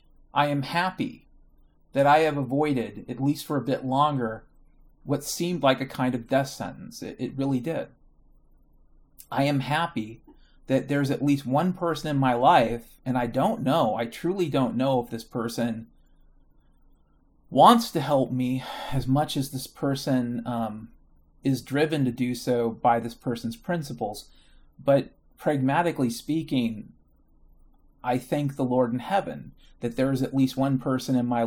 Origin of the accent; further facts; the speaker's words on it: Washington, United States; also born or lived in Nashville; I moved to Seattle from Nashville in 2007, okay? Back home, right, to Washington State.